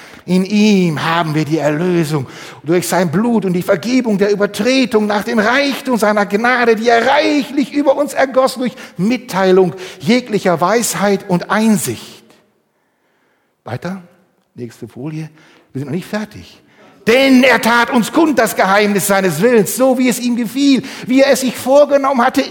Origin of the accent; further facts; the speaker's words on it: North Rhine-Westphalia, Germany; Im Ruhrgebiet, wo ich aufgewachsen bin, gab es nur so einen Spruch